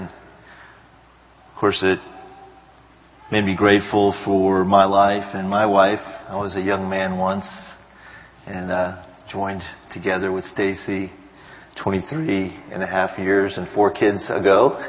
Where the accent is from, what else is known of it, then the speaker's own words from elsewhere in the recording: India; We were brown and everybody else was white. And it was also kind of comical what people would say, "Where are you from?" I said, "We're from India."